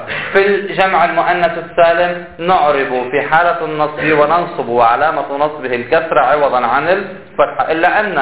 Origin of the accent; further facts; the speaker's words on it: Lebanon; نحن عندنا بلبنان هذه اللفظة نستعملها للطرفين